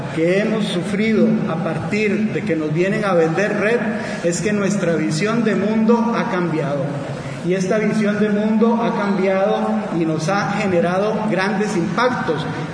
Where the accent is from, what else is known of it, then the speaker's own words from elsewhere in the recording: Costa Rica; Y yo vengo de Costa Rica, que es un país que lo ha implementado ya desde hace más de 15 años.